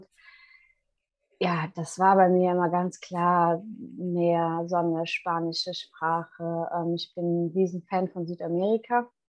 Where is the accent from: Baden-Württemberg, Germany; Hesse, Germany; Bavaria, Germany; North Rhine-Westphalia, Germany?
North Rhine-Westphalia, Germany; Cologne; Ich komme eigentlich aus Köln. Aktuell bin ich gerade auf den Kanaren und genau, ich bin 33 Jahre alt.